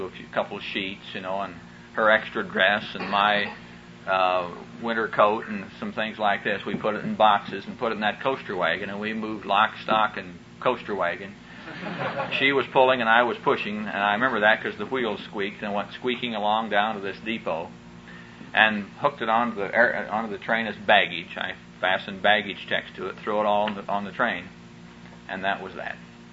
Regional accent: Neola, Iowa, United States; I'm from Neola, Iowa. Where's that? Well, I said, never mind. I'm just from Iowa.

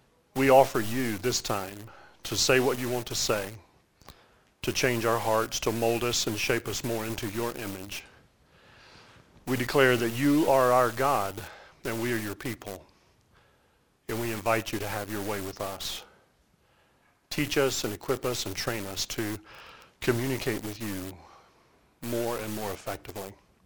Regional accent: Southeast, United States; accent: Southern US; I was in the collegiate ministry at that time in the Southeast, if you can't tell by now from my accent.

